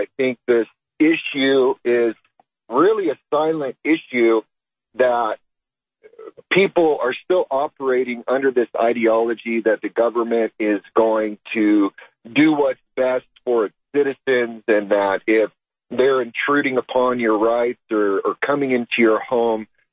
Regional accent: Colorado, United States; also born or lived in Kansas; And so basically we lived in the state of Kansas. I'm actually from Colorado

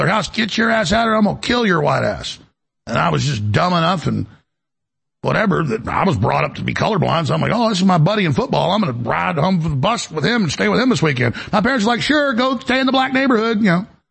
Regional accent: Dallas, Texas, United States; born or raised there

